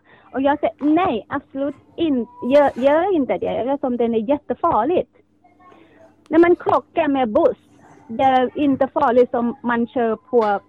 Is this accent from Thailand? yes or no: yes; Kanchanaburi, Thailand; Swedish is a second language; now in Sweden; Jag kommer från Kantanaburi.